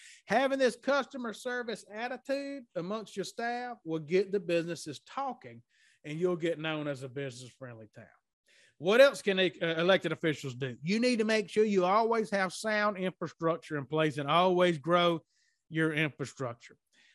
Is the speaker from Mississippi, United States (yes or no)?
yes; Mississippi, United States; I'm from Mississippi. So the biggest city we have is Jackson.